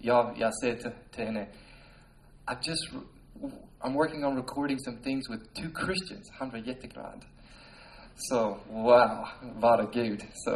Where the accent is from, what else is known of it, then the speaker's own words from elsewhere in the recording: United States; Swedish is a second language; now in Sweden; jag kommer från USA